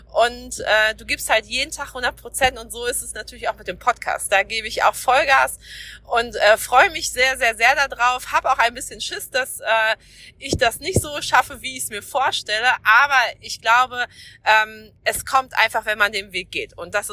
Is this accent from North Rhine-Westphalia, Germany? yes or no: yes; North Rhine-Westphalia, Germany; now in Schleswig-Holstein, Germany; Ich bin seit 2013 hier in Schleswig-Holstein, bin ja aus dem Ruhrgebiet hier hochgezogen